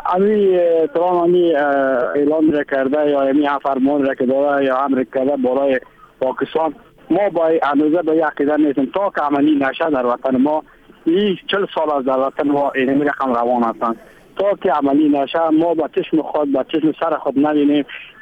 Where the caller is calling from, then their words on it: Mazar-i-Sharif, Balkh, Afghanistan; از مزار شریف آمدیم